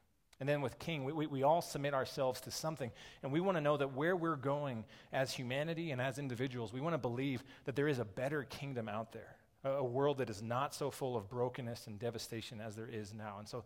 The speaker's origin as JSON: {"language": "English", "country": "United States", "said": "and I am American, I sure as heck am not going to submit to any king."}